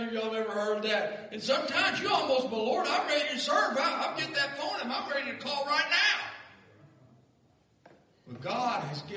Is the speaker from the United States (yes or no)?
yes; Kentucky, United States; I like America. I like Kentucky. I was born and raised in Kentucky.